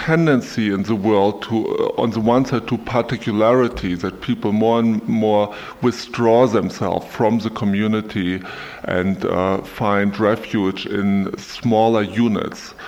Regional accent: Germany; moved away as an adult; now in United States; Originally, I'm from Germany. I'm a pastor, was ordained in 1986 in East Germany and served a congregation in Wismar at the Baltic coast, and came to the United States permanently in 1990

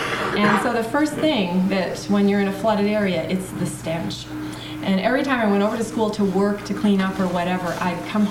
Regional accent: Brooklyn, New York, United States; I grew up in Brooklyn, New York, and I tried to imagine a flood there

